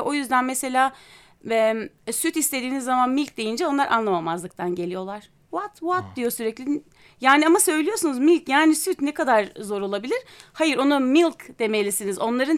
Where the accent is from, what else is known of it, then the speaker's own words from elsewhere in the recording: Ankara, Turkey; born there; 1986 Ankara doğumluyum. İki çocuk annesiyim.